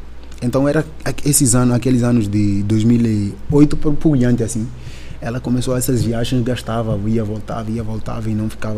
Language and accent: Portuguese; Bissau, Guinea-Bissau; Em Bissau, eu nasci em Bissau, cresci lá, no mesmo bairro, Chão de Papel.